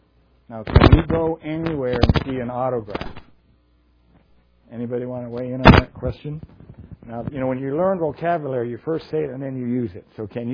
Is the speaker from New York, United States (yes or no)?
no; California, United States; And I was raised in California too, so that had an effect. And I'm a second generation Italian.